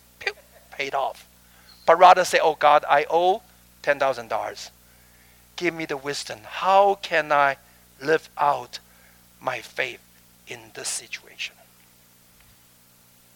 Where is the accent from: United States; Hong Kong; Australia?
Hong Kong; I came from Hong Kong, a city boy.